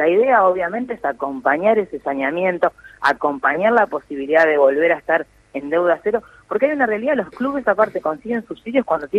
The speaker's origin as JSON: {"language": "Spanish", "town": "Necochea", "region": "Buenos Aires Province", "country": "Argentina", "lives_now": "La Plata, Argentina", "said": "del lugar donde soy yo, que soy de Necochea, y clubes de acá de La Plata"}